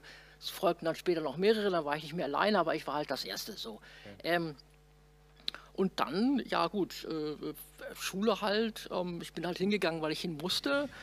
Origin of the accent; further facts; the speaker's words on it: Herford, North Rhine-Westphalia, Germany; Ja, geboren bin ich in Herford, das ist in Nordrhein-Westfalen, in der Nähe von Bielefeld. Bin jetzt 56